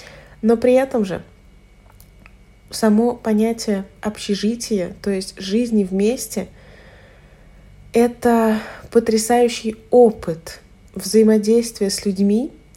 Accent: Moscow, Russia; Я, к сожалению, не жила в общежитии, потому что я из Москвы, и училась я тоже в Москве.

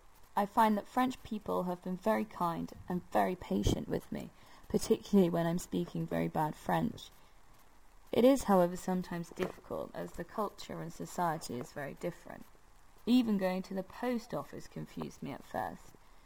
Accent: England, United Kingdom; now in France; Because I come from England, living in France can be very strange sometimes.

